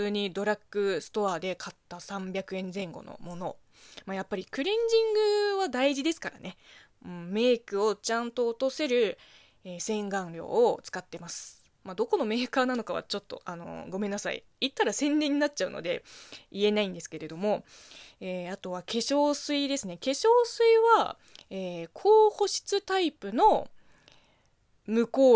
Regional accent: China; Japanese is a second language; now in Japan; です。この番組は中国生まれ中国育ちの

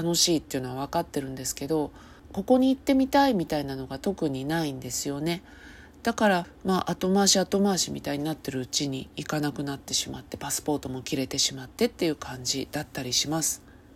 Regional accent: Chiba, Japan; 私千葉県の人なので、そこでまあゆっくりと気取らずに、

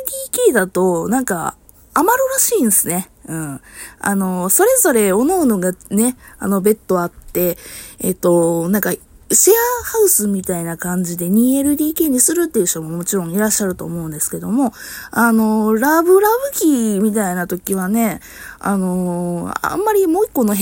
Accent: Kansai, Japan; うち関西ですけども、実家が関西の方でなんか地震があったとか

